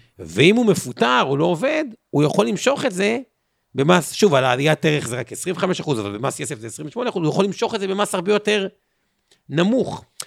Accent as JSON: {"language": "Hebrew", "town": "Haifa", "region": "Haifa District", "country": "Israel", "said": "אגב אני חיפאי"}